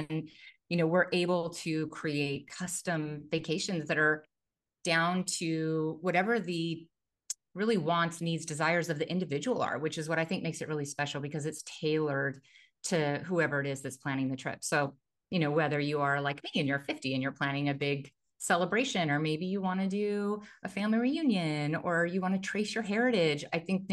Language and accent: English; Truckee, California, United States; I also grew up in a very, very small town. So I'm from Northern California, right by Lake Tahoe, this tiny little ski town called Truckee.